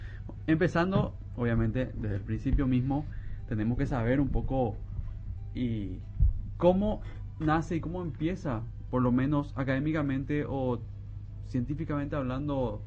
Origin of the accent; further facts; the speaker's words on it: Paraguay; todo lo que nos puede separar como paraguayos, yo digo que de alguna forma u otra el tereré en una ronda nos une, que es compartir y ser parte de esta tierra.